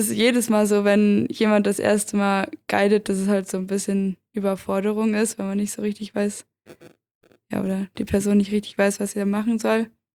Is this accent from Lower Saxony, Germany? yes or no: yes; Göttingen, Lower Saxony, Germany; Ich komme ja eigentlich aus Göttingen, Niedersachsen.